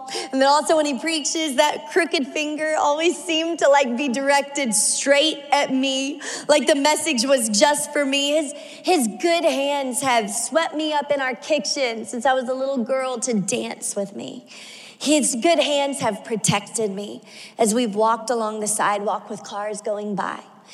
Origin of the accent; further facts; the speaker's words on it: Shreveport, Louisiana, United States; now in Miami, United States; I'm not originally from Miami. I've been in Miami for about 18 years, but grew up in Shreveport, Louisiana. And I'm one of seven kids.